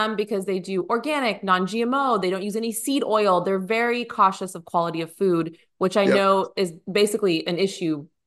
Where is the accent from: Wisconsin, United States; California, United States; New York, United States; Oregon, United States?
California, United States; now in Franklin, United States; I mean, we're from California. We're from the Bay Area. So we've been here for 3 years and the food situation has been a little tough.